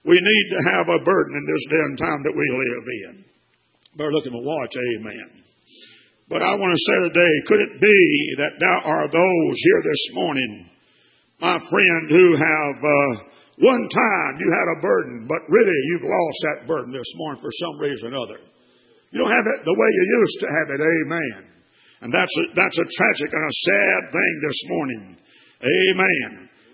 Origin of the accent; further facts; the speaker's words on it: United States; born there; I'm glad this morning, thank God, that I'm American. Amen. I'm glad that I was born in this country.